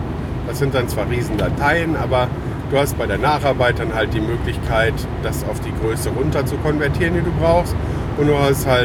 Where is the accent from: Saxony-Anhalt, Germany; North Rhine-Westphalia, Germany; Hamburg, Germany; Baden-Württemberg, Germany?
North Rhine-Westphalia, Germany; Es gibt super schöne Natur auch bei uns im Sauerland